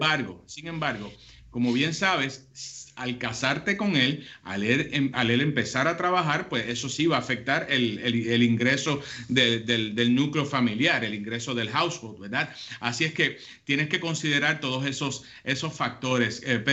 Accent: Puerto Rico; Un abrazo allá en mi isla.

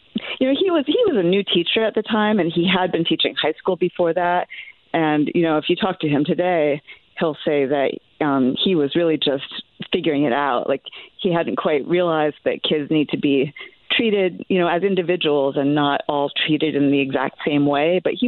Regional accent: Massachusetts, United States; now in Long Island, United States; I am currently in Long Island. That's where I live with my partner, but I'm originally from Massachusetts.

